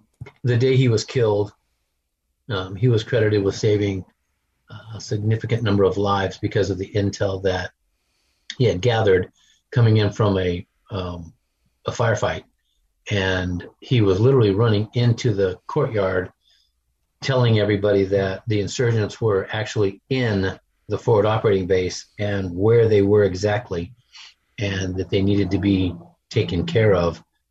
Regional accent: United States; but because I'm an American and I grew up in the service.

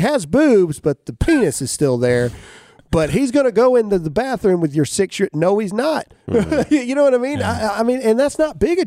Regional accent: Mississippi, United States; because I'm simple from Mississippi, and that's what I do.

